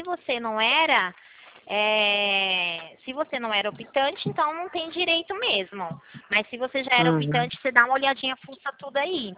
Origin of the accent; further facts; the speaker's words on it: Rio Claro, São Paulo, Brazil; Eu sou aqui de Rio Claro, de interior de São Paulo.